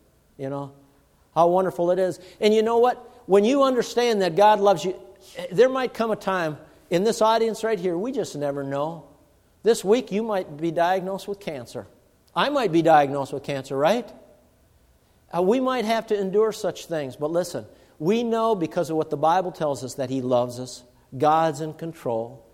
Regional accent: Long Lake, Minnesota, United States; Remember, I was brought up on Long Lake, Minnesota, in the Iron Range, and my folks were such that they're real givers.

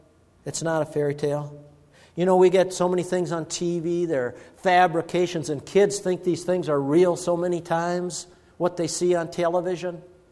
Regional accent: Duluth, Minnesota, United States; I'm from Duluth, Minnesota.

